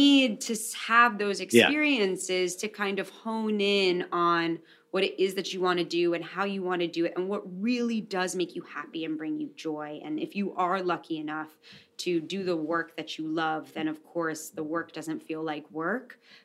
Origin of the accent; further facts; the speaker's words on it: New York City, New York, United States; I'm a woman from New York City who's like, you know, lived a completely different life. And I come from a capitalist background.